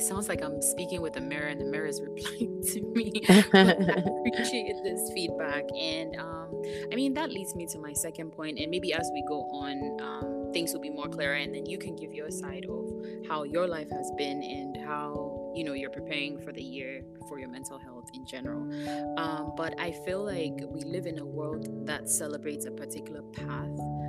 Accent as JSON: {"language": "English", "country": "Ghana", "tie": "born or raised there", "said": "because that's the kind of environment that I grew up in Ghana"}